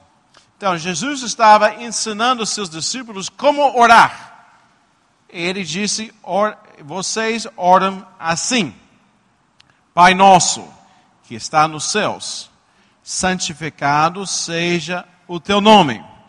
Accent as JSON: {"language": "Portuguese", "town": "Belo Horizonte", "region": "Minas Gerais", "country": "Brazil", "said": "Eu sou de Belo Horizonte"}